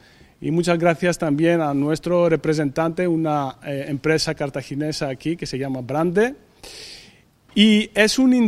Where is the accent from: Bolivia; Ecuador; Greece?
Greece; Spanish is a second language; now in Spain; soy griego y fundador de Motil, una empresa especializada en realidad virtual y aumentada. Estoy muy contento de estar aquí